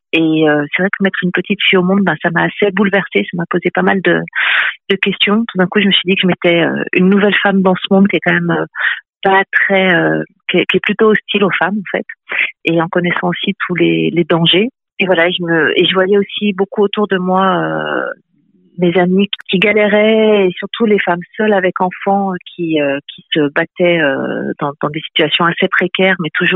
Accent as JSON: {"language": "French", "country": "France", "moved": "yes", "lives_now": "Belgium", "said": "moi, je suis française qui vit en Belgique depuis 24 ans. Donc, c'est vrai que je connais les deux pays."}